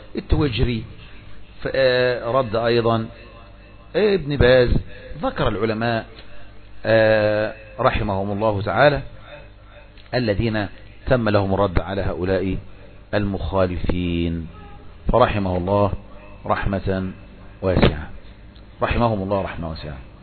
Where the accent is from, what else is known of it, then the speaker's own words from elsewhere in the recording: Egypt; ما جاءوا في بلدنا مصر